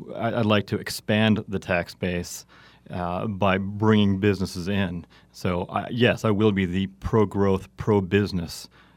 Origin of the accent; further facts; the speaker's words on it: Phoenix, Arizona, United States; I am originally from the Phoenix area. I moved here to go to school at the university and stayed